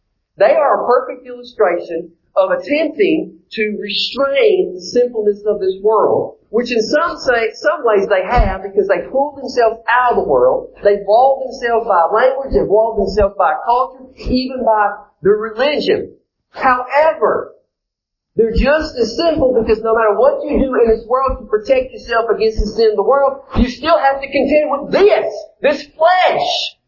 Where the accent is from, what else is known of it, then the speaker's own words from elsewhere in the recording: Loretto, Tennessee, United States; I'm from Lawrence County, Tennessee. Actually, I'm from Loretta, Tennessee. But growing up in Loretta, when we went shopping, we went to Lawrenceburg.